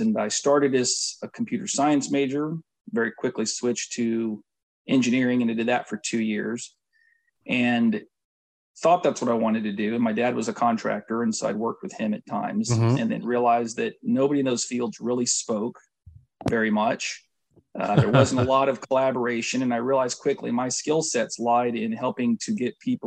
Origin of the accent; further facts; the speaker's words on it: Texas, United States; but I grew up in Texas most of my time. Family from the Midwest, so you won't pick up the true Texan accent there unless I get really tired.